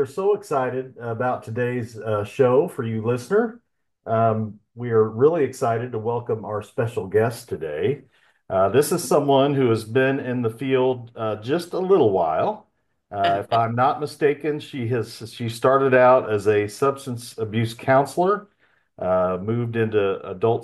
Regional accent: Neosho, Missouri, United States; for Ozark Center in Southwest Missouri, and including my hometown of Neosho.

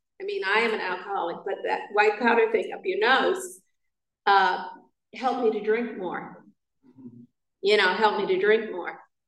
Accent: New York City, New York, United States; now in California, United States; And I'm from New York, born and raised in Harlem.

